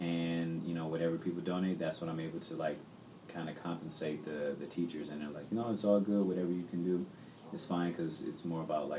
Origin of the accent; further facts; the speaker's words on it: Detroit, Michigan, United States; also born or lived in Inglewood; now in California, United States; When my parents split, my mom just moved back to Detroit, because that's also, like, where her s